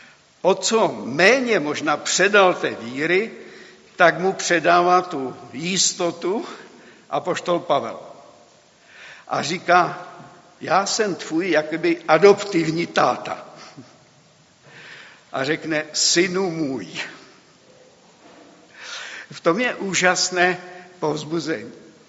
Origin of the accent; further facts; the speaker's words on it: Moravian-Silesian Region, Czechia; born there; protože já jsem se narodil na Těšínsku